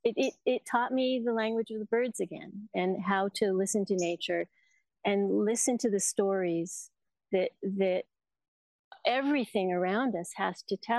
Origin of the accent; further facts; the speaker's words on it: Colorado, United States; I was born in Colorado and I grew up in the mountains.